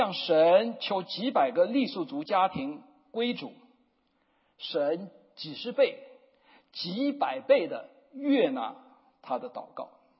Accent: China; born there; 因为我生在大陆，对大陆人很了解，一直在做大陆人的事工，语言我是讲国语也没有问题。

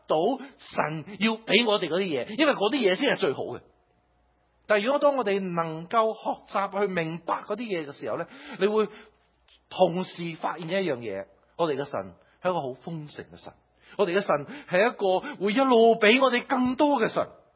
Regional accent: Shanghai, China; 好可能咧同我喺中國出世細個嘅時候，喺啲比較上窮嘅一啲嘅環境，雖然我喺上海都唔係應該就唔係好窮噶啦

